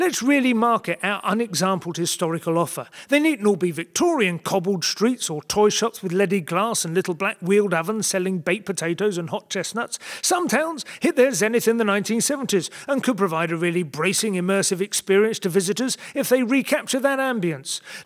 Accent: Brighton, South East England, United Kingdom; My hometown, Brighton, has worked out that the key is to attract particular interest groups on particular weekends.

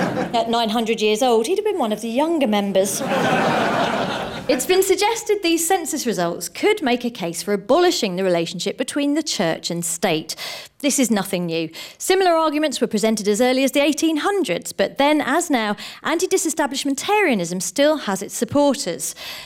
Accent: Croydon, London, United Kingdom; growing up in Croydon, I thought, yeah, you can really tell.

